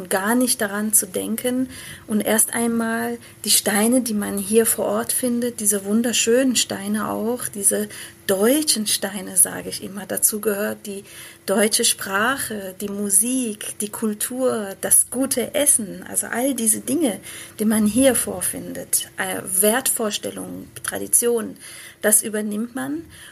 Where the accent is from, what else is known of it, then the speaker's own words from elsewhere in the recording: Isfahan, Iran; in meiner Heimatstadt Isfahan.